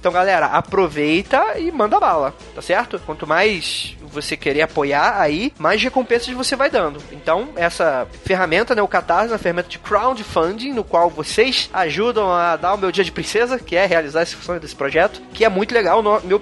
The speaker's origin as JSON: {"language": "Portuguese", "region": "Rio de Janeiro", "country": "Brazil", "said": "Sou carioca, não esquece disso."}